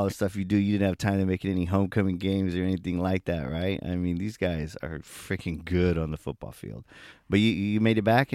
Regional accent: San Diego, California, United States; Now, I grew up in East San Diego, what people call City Heights. I grew up there until I was about 25 years old

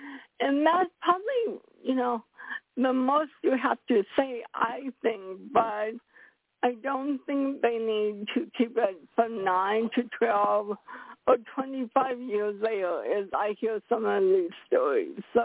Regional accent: Seattle, Washington, United States; Okay, I'm from Seattle, so you can't understand why I'm saying what I'm saying

